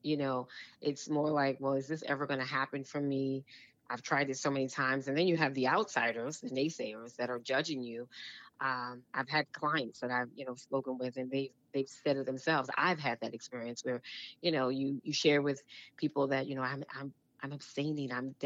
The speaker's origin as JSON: {"language": "English", "town": "Brooklyn", "region": "New York", "country": "United States", "tie": "born or raised there", "said": "You know, I grew up in Brooklyn, New York. And so I was in an area where there was familiarity, you know, all my friends and family."}